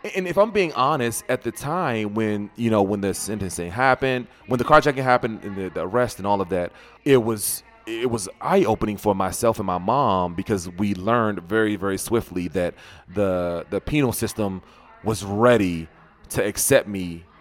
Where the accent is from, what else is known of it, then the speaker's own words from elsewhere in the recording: Washington, District of Columbia, United States; I grew up in the Washington, D.C. area when, you know, Washington, D.C. was the murder capital of the world, and none of the neighborhoods that I lived in were safe ones.